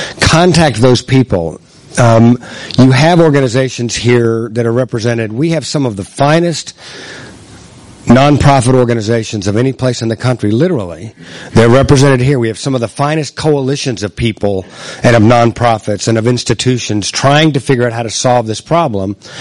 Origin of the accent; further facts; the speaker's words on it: Austin, Texas, United States; whenever I tell anybody that I'm from Austin, Texas, they literally respond with, "Oh, wow, gosh, that's the place I want to go and live."